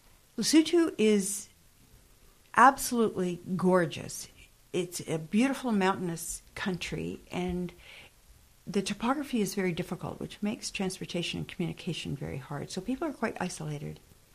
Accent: Ottawa, Ontario, Canada; And I thought, well, I'm Canadian. I'm from Ottawa. How cold can it be?

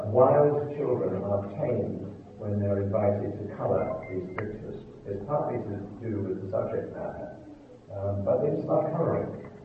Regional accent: South Africa; now in United States; When we came from South Africa, we did not bring our South African GPS with us because we would have had to put all of American maps on it.

